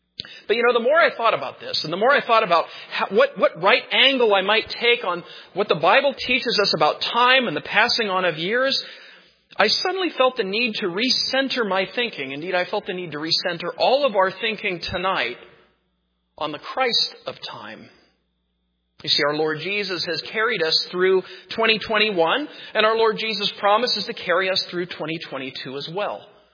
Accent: California, United States; To my mind, that's local because I'm from California.

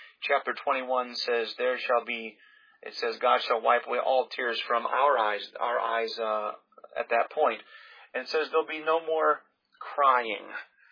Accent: Pensacola, Florida, United States; Now, I grew up in Pensacola. We had hurricanes that would come through.

